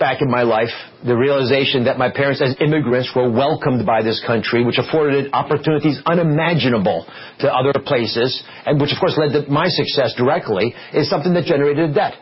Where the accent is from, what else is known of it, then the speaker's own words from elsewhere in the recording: United States; it's because I am an American living in America